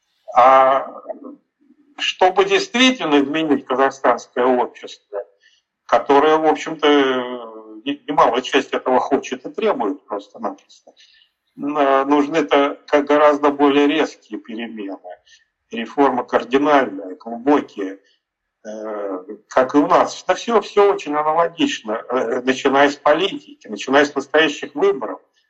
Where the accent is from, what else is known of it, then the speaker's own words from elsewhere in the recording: Moscow, Russia; Но я московский, я родился и вырос в Москве, мама у меня русская, я полукровка наполовину